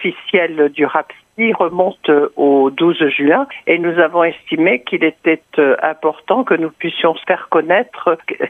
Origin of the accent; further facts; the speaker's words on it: Côte d’Ivoire; Nous sommes des Ivoiriens, nous ne voulons pas que la Côte d'Ivoire brûle